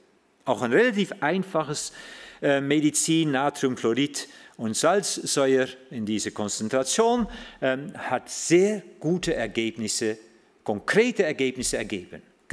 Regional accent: Netherlands; German is a second language; moved away; Ich bin ja Holländer, so ich habe es nicht so von meiner Kindheit an mit den Bergen

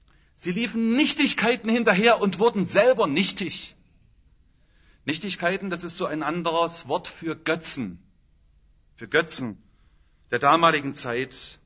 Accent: East Germany, Germany; moved away; das war bei uns im Osten so, und das ist hier im Westen nicht anders

